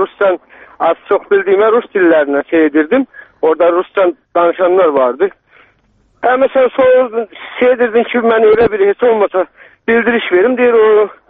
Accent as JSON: {"language": "Azerbaijani", "country": "Azerbaijan", "moved": "yes", "said": "biz özümüz, mən özüm Cəbrəliyəm. Yəni, o köçkünlərdən..."}